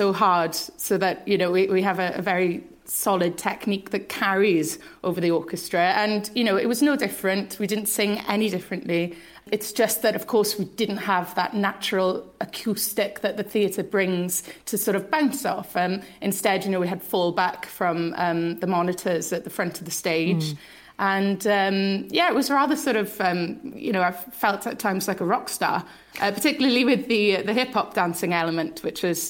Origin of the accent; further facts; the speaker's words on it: Swansea, Wales, United Kingdom; I am from Swansea. My grandfather was Ukrainian